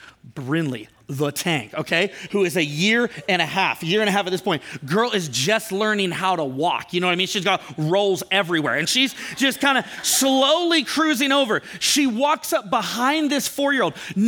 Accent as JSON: {"language": "English", "town": "Ventura", "region": "California", "country": "United States", "said": "I'm originally from Ventura. Do we have some Ventura people here?"}